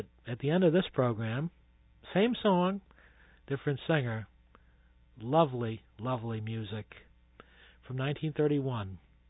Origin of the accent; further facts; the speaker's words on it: New York, United States; accent: New York; I'm glad to bring this to you, even with my New York accent, my hard glottal stops in there.